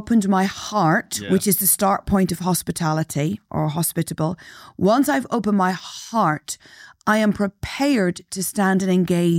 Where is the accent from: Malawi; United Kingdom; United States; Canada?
United Kingdom; Northern Ireland; I grew up in Northern Ireland